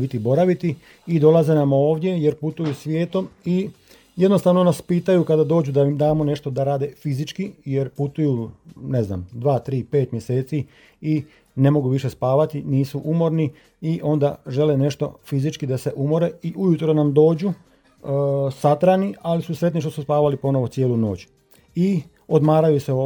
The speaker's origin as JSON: {"language": "Croatian", "town": "Vinkovci", "region": "Vukovar-Syrmia County", "country": "Croatia", "said": "Ja dolazim iz Vinkovaca."}